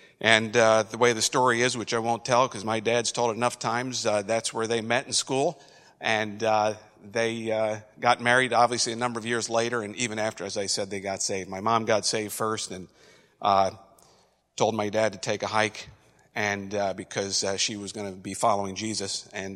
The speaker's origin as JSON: {"language": "English", "town": "Newport", "region": "New Hampshire", "country": "United States", "tie": "born there", "said": "I was born in Newport, New Hampshire, and to a couple of godly parents who didn't believe they were going to be able to have children."}